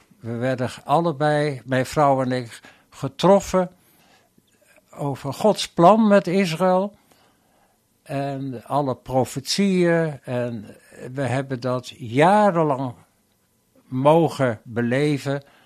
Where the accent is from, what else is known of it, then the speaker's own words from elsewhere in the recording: Voorschoten, South Holland, Netherlands; also born or lived in The Hague; now in Waddinxveen, Netherlands; ik kom uit Voorschoten, dus dichter bij Den Haag. En lang in Den Haag gewoond. En toen we gingen trouwen, toen was daar de mogelijkheid in Waddinxveen om een huis te kopen. En zo zijn we in Waddinxveen terechtgekomen.